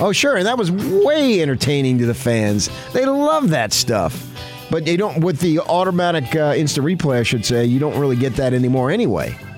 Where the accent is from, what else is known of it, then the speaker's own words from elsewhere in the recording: Arizona, United States; particularly growing up in Arizona in my teen years, and to see how much that meant to the economy.